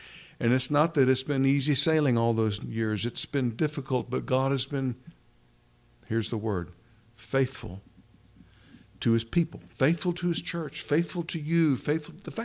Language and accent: English; New Orleans, Louisiana, United States; I guess it's still going on, maybe not, but I grew up partly in New Orleans. We go to the Mardi Gras parade. That's part of my youth.